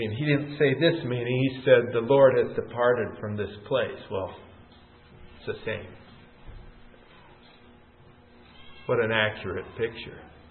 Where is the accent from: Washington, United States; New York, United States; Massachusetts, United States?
Washington, United States; Spokane; When I was growing up in Spokane, Washington, we went to church every Sunday. We lived out in the country.